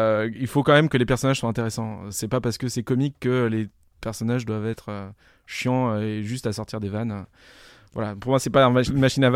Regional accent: Île-de-France, France; qui vient de banlieue parisienne, classe moyenne, blanche, etc. Enfin, là où j'ai grandi, quoi.

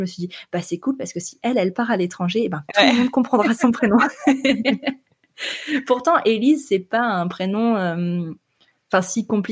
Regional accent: France; accent: French; Par contre, mon accent est pourri. Hein. J'ai l'accent typique français, ça c'est sûr. J'ai pas l'accent du Nord, mais j'ai clairement là un accent français quand je parle en anglais.

